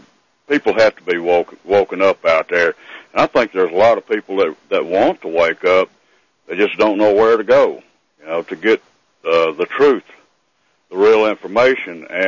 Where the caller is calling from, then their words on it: Arkansas, United States; You probably remember me. … from Arkansas.